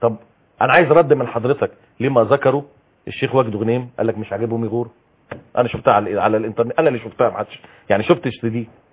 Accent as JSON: {"language": "Arabic", "country": "Egypt", "said": "انا مصري."}